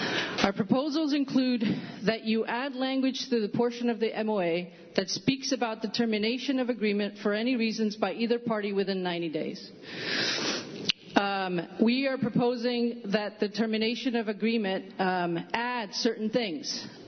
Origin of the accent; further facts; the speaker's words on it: Groton, Connecticut, United States; I'm from Groton.